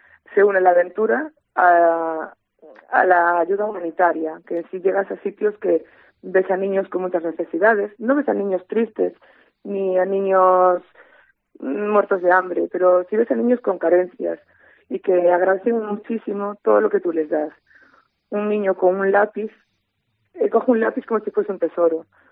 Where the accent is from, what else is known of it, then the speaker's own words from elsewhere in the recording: Galicia, Spain; Somos los únicos gallegos que participamos